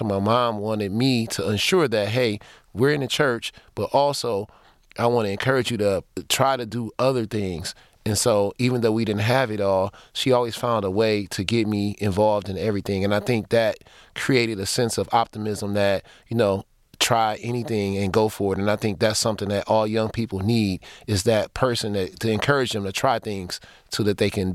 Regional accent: Detroit, Michigan, United States; Man, growing up on the east side of Detroit, the one thing that I remember the most is that my mom always figured out how to get things done.

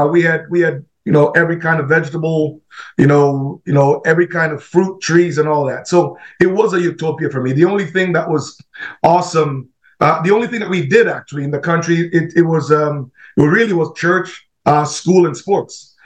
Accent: Jamaica; growing up in Jamaica was great. I mean, track and field started for me in Jamaica.

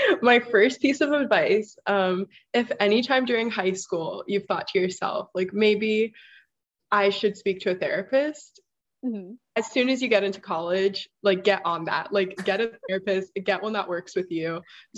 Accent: Kahuku, Hawaii, United States; now in Rhode Island, United States; so anything's fine. Some people call me … I'm from Kahuku, Hawaii. That's on the North Shore of Oahu.

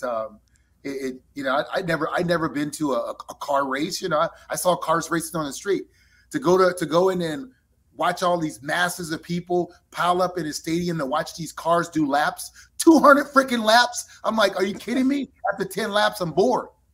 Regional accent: New Orleans, Louisiana, United States; also born or lived in San Diego; growing up in New Orleans, living in San Diego, you didn't experience winter.

